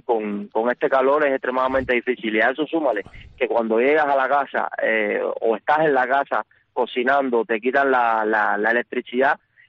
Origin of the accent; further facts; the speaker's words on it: Cuba; somos nosotros, los cubanos de a pie, los que estamos en esa situación con este tema de los apagones.